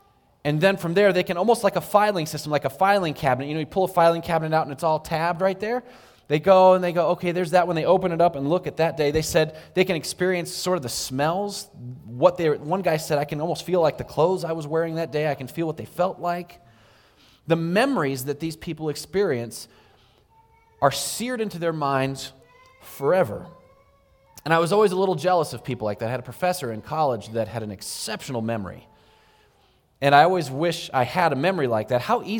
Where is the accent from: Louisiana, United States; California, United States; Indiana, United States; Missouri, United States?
California, United States; San Diego; so I grew up in San Diego, where if you don't speak English, you better learn a little bit of Spanish.